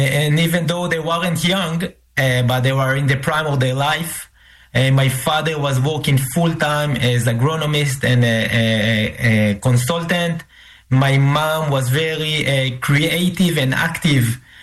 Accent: Benyamina, Haifa District, Israel; Benyamina, in my hometown, in my home, yes.

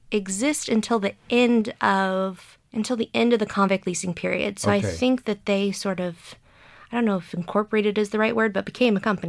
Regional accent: Houston, Texas, United States; I grew up in Northeast Houston, which is the polar opposite side of the city of Sugarland. So it took about an hour to get from my hometown to Sugarland.

